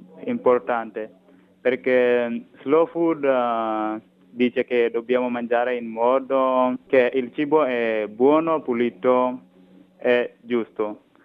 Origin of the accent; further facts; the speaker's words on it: Kenya; Italian is a second language; now in Italy; Il mio paese, tipo in Kenya, loro non vogliono sapere dove il cibo viene